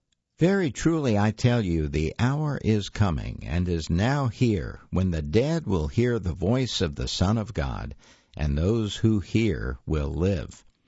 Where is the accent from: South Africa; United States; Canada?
United States; American South; I grew up in the American South